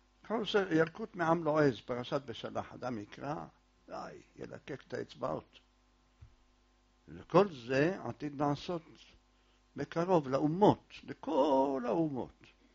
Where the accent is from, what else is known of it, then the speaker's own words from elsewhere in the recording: Jerusalem, Jerusalem District, Israel; אני זוכר בילדותי, כל בתי הכנסת בירושלים, כל העדות, כולם היושבים לומדים.